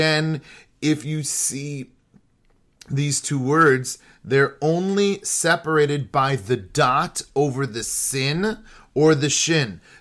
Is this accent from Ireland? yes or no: no; California, United States; The fruit fly, I grew up in California, the enemy number one